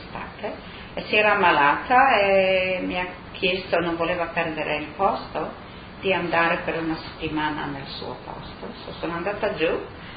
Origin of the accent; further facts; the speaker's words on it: Maiano, Friuli-Venezia Giulia, Italy; also born or lived in Buia; io sono di Maiano, sono nata a Buia, mio papà è di Maiano, sono nata a Buia perché la mamma era andata a trovare i genitori. Ma sono di Maiano, è cresciuta a Maiano